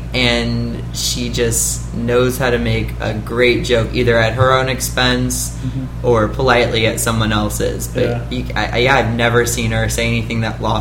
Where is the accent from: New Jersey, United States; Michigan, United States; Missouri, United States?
Missouri, United States; St. Louis; moved away as an adult; also born or lived in Indiana; now in Los Angeles, United States; I born and raised in St. Louis, then went to Indiana University for college, and then right after that, I came back to St. Louis for a summer to bartend.